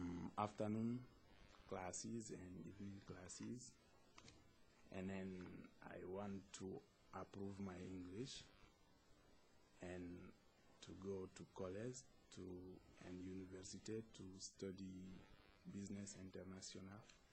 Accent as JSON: {"language": "English", "country": "Guinea", "second_language": "English", "moved": "as an adult", "lives_now": "United States", "said": "I'm from Guinea. I have been here 1 year and a half."}